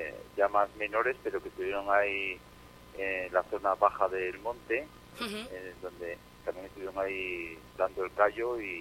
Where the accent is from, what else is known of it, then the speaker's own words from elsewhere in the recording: Funes, Navarre, Spain; las jotas llegan a los que somos de Funes, pues nos llegan muchísimo al corazón